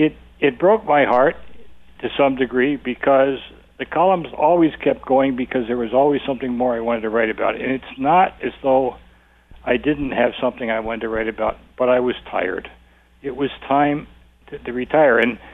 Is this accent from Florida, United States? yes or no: no; Hellertown, Pennsylvania, United States; They were certainly in Hellertown anyway, my hometown in Pennsylvania.